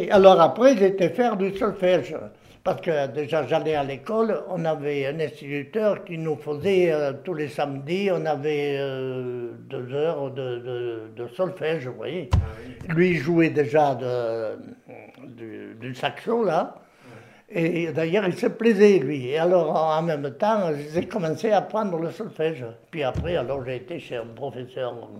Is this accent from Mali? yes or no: no; Loucha, Occitanie, France; De Loucha, à côté de Martel.